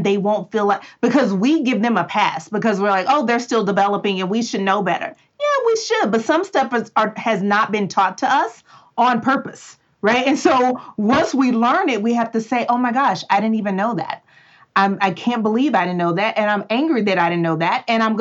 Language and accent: English; Texas, United States; You know, I'm from Texas, so we get to say that, and that means we have cussed you all the way out.